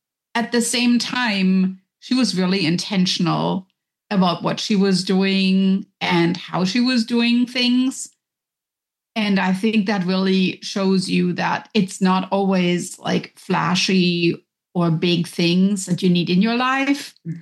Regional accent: Germany; because I grew up in Germany.

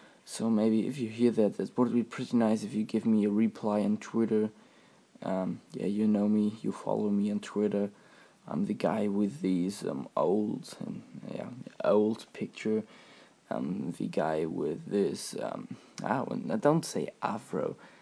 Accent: Germany; English is a second language; I'm the guy from Germany who mixed your song

